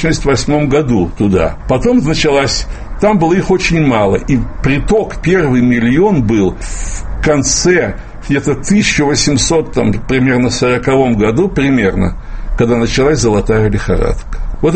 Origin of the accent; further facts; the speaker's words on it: Russia; И я из России, и я из той нашей России, твердокаменной, коммунистической. Пускай я из Белграда прилетел, но тем не менее это было то время.